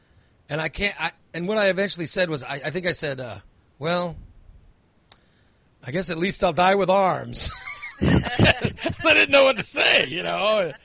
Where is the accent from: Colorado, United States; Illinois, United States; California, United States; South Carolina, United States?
Illinois, United States; I grew up in Macoupin County. You know, everybody has guns, you know.